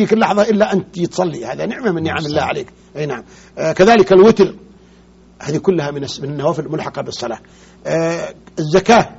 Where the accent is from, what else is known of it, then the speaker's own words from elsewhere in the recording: Saudi Arabia; ليس في بلادنا السعودية وليس في البلاد العربية